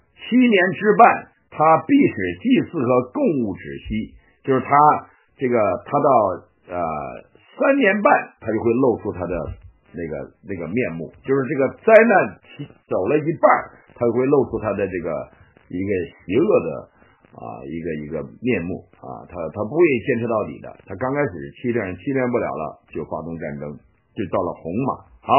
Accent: China; 我们在中国长大都觉得共产党好啊，

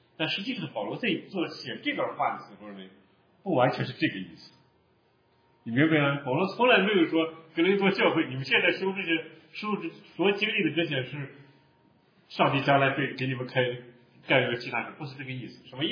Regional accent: Chengdu, Sichuan, China; 相当于我们成都人到这儿来说，怎么买不到辣子，买不到花椒啊

